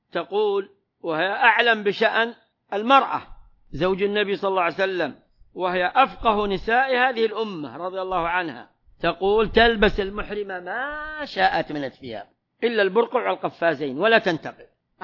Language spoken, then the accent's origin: Arabic; Saudi Arabia; هذه كلها تسميات عندنا في المملكة العربية السعودية مشهورة